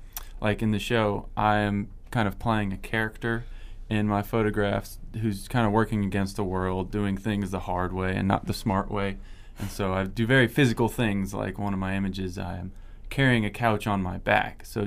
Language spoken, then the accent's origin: English; Baton Rouge, Louisiana, United States; I'm from, well, that's where a lot of my family's from, but I'm from Baton Rouge.